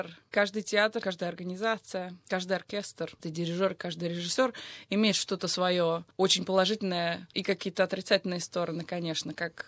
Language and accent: Russian; Saint Petersburg, Russia; В Санкт-Петербурге, я из Санкт-Петербурга.